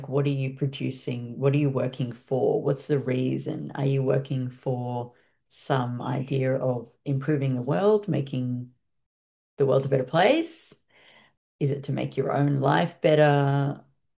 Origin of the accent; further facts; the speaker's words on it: Australia; But I watched that film as an Australian